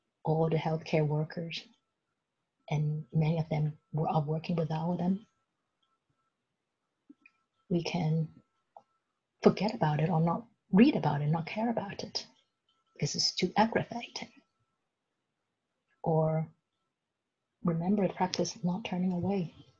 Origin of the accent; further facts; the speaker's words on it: Hong Kong; What's going to happen to the people of my hometown in Hong Kong?